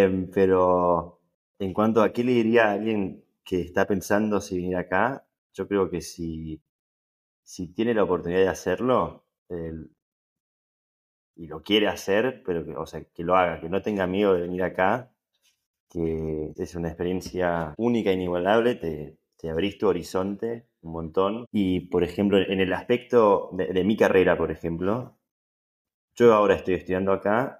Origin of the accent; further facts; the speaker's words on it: Argentina; yo llegué sin italiano, me pude adaptar bastante rápido, encima los argentinos somos medio italianos